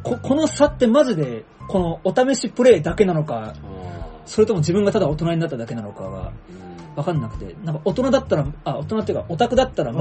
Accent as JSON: {"language": "Japanese", "town": "Nanjo", "region": "Okinawa", "country": "Japan", "tie": "born or raised there", "said": "僕の地元南城市の大島という場所ですね、"}